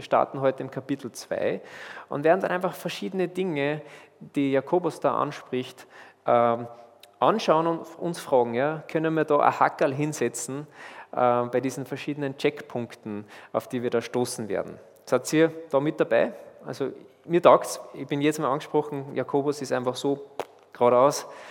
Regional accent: Austria; das heißt ja bei uns in Österreich Pickerl

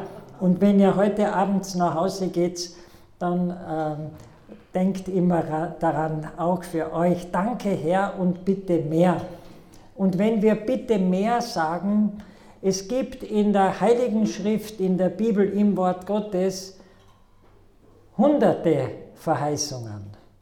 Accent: Klagenfurt, Carinthia, Austria; born there; ich bin in Klagenfurt geboren, in einer ganz unreligiösen Familie. Ich bin in der evangelischen Kirche getauft worden

